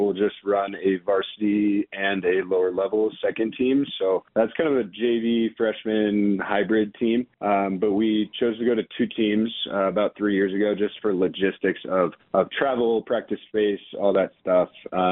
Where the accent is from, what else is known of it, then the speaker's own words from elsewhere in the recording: Park City, Utah, United States; Yeah, so I actually grew up here. So I moved to Park City with my family when I was about 13 years old. Graduated from Park City High in 2010.